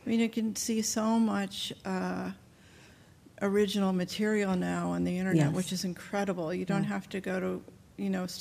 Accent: Pennsylvania, United States; I lived in Philadelphia. I grew up in the Main Line. I went to Penn, and I lived in Philadelphia after. But I really haven't lived here in many, many years.

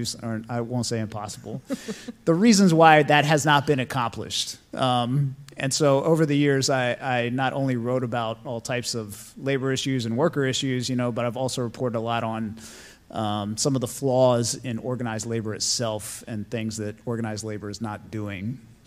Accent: Florida, United States; I've been a journalist for about 20 years. I grew up in Florida.

